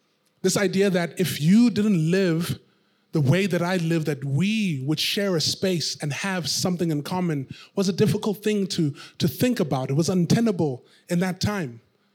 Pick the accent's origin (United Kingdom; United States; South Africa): South Africa; as a South African, these are the questions I experience.